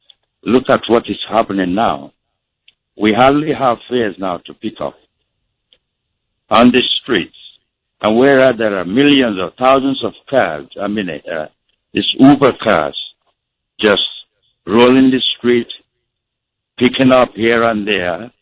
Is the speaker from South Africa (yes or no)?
no; Nigeria; now in United States; I was born and raised in Nigeria.